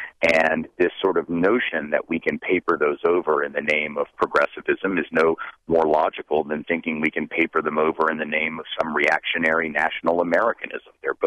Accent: Nashville, Tennessee, United States; growing up in Nashville as someone on the left, you know, we had a hard time finding, you know, five liberal Democrats to put in a room

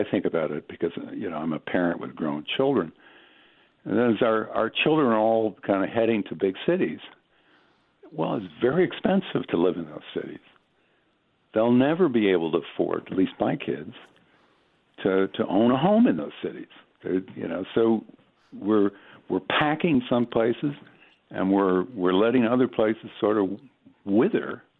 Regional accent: Michigan, United States; And I grew up outside of Detroit

